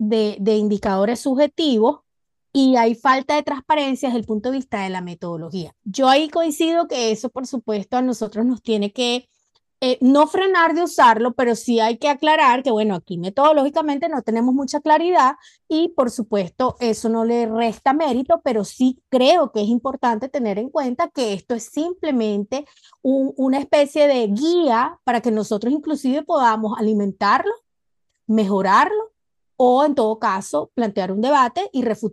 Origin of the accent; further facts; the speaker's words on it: Venezuela; como en mi caso, soy venezolana